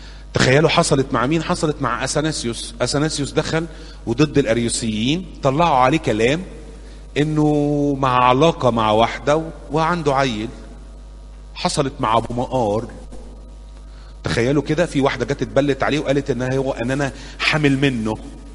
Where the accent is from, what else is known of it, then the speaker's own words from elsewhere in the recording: Cairo, Cairo Governorate, Egypt; اللي هم جم عندنا في شبرا